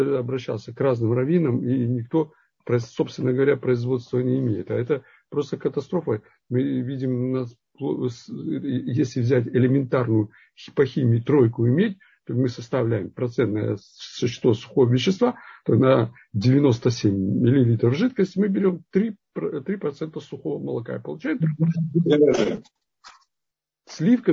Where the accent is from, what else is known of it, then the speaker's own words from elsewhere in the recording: Kyrgyzstan; moved away; вот я из Киргизии приехал, там доили из-под коровы, и там молоко парное было